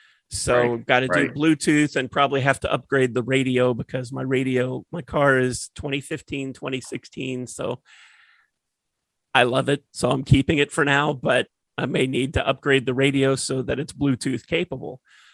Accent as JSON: {"language": "English", "town": "Raleigh", "region": "North Carolina", "country": "United States", "also_born_or_lived": "San Diego", "said": "So if you moved, like when I lived in San Diego, but I was from Raleigh, North Carolina"}